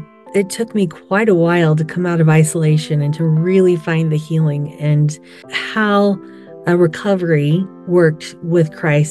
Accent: Weatherford, Texas, United States; I grew up in Weatherford, Texas, actually. I'm the oldest of 10

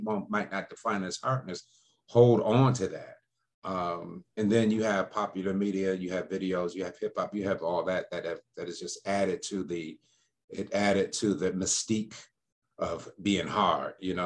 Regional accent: Detroit, Michigan, United States; I certainly can speak to growing up in Detroit in a majority Black community, majority Black schools.

